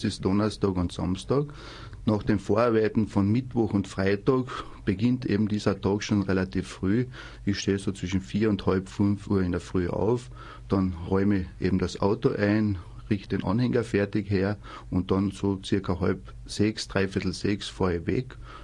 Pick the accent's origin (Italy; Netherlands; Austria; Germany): Austria; Grafenstein, Carinthia; Ja, ich komme aus der Gemeinde Grafenstein. Das liegt in der Nähe von Klagenfurt.